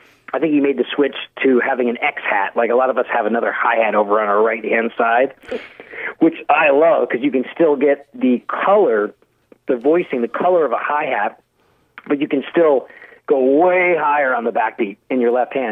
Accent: Dallas, Texas, United States; now in Nashville, United States; And I came to Nashville from Dallas, Texas, doing three auditions.

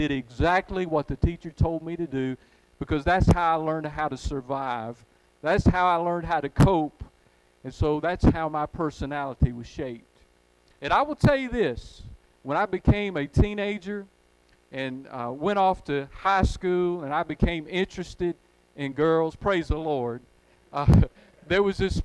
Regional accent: Alabama, United States; So when I was a child, I was raised in the home of an ex-Marine who worked in the coal mines. I'm from Walker County, Alabama.

